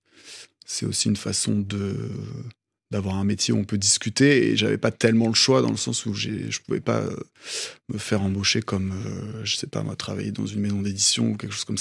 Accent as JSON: {"language": "French", "country": "France", "said": "en tant que Français, on a plutôt un sentiment parfois inverse"}